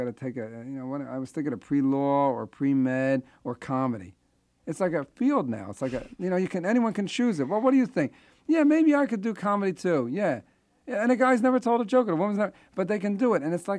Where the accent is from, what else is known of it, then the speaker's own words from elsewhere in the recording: Philadelphia, Pennsylvania, United States; Even though he's from Nebraska and I'm from Philadelphia